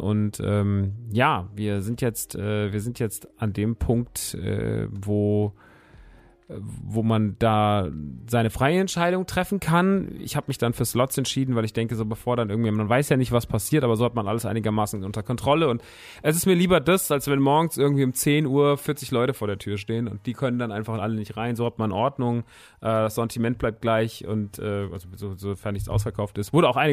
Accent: Rodgau, Hesse, Germany; Der Laden ist in Rottgau, meiner alten Heimat

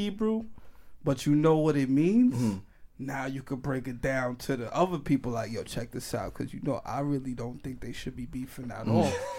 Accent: New York, United States; And like, I'm from New York, I'm from the Bronx.

